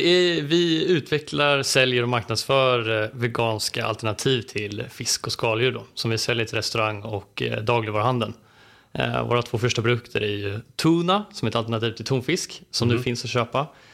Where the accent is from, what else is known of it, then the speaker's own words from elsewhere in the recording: Stockholm County, Sweden; jag är uppväxt i Stockholms skärgård. Så ute i skärgården har jag vuxit upp med två föräldrar som driver bolag tillsammans.